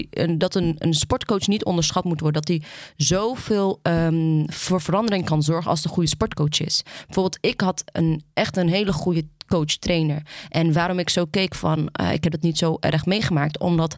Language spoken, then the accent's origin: Dutch; Houten, Utrecht, Netherlands; ik kom dan uit Houten.